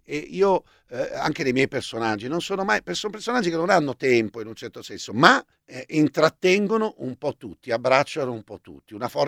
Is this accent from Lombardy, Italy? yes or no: yes; Olginate, Lombardy, Italy; Il mio film precedente l'ho fatto sul lago di Como a Olginate, dove sono nato e cresciuto